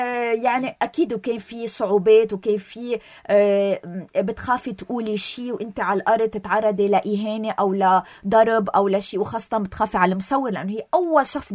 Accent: Lebanon; نحن لبنانية، نحن لبنانية 100%

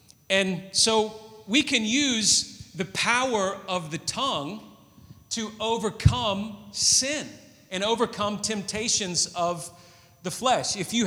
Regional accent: Tennessee, United States; When I was 13 years old, we lived on some land. I grew up in Tennessee, and we had horses.

